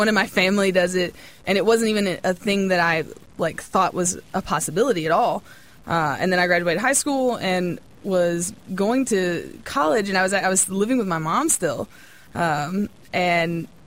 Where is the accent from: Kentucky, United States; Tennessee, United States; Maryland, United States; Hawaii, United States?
Kentucky, United States; Kentucky.